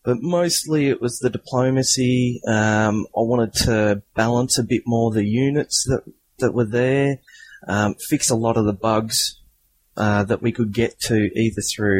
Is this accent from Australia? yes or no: yes; Melbourne, Victoria, Australia; I'm an Australian. For those Americans, that's Australian. grew up in a little town called Melbourne. Yeah, little town, about 4 million people.